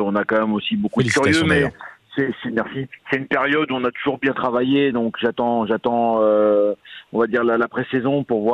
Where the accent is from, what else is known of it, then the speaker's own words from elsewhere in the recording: Brittany, France; Enfin, moi, je suis un Breton. Je suis un peu de la campagne quand même.